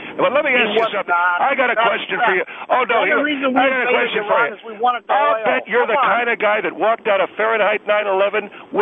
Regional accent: United States; I'm an American woman

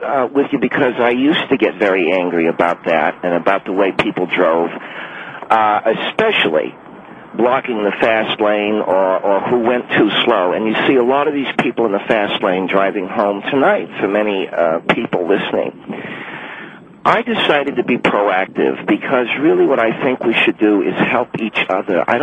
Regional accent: Houston, Texas, United States; and I grew up in Houston, Texas. When I started doing it, it grew out of Houston.

